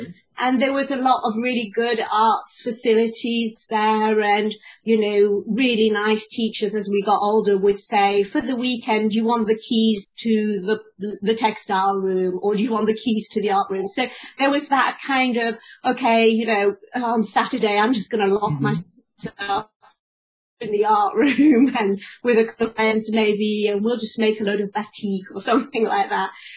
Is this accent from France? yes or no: yes; France; I am actually French. And, you know, I grew up in France and went to primary school in France. And, but my father's French, and I have French siblings, and my mother, who was his second wife, is British